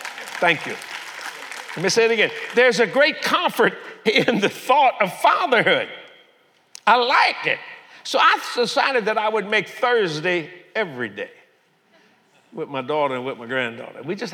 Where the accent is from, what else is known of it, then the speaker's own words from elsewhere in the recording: Louisiana, United States; I'm glad I'm a Cajun.